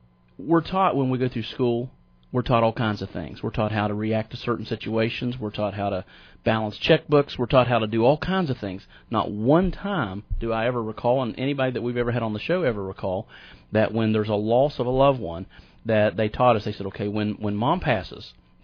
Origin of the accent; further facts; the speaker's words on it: Guyandotte, West Virginia, United States; I was raised in Guyandotte myself.